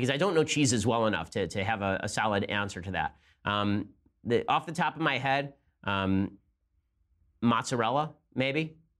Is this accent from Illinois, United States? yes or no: yes; Chicago, Illinois, United States; also born or lived in Northwest Indiana; I'm a diehard Cubs fan and been born and raised in Chicago, Northwest Indiana area.